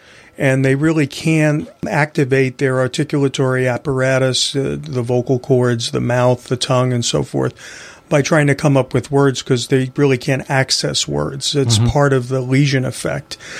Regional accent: Bronx, New York, United States; arrived when I was 7 and did the Ed Sullivan Show in my hometown. And like so many young people at that time, certainly teenagers around my block, were forming bands. … are from my neighborhood in the East Bronx.

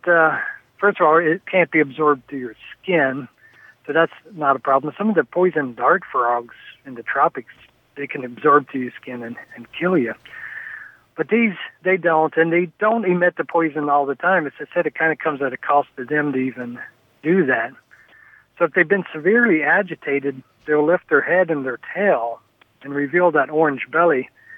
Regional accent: Alabama, United States; also born or lived in Florida; I grew up in Alabama and Florida

